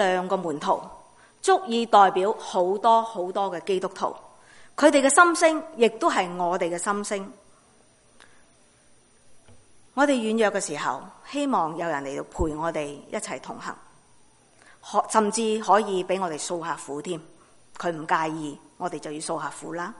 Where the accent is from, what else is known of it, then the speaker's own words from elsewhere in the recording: China; 我是中国人，我要用什么说话来到去形容这种心情呢？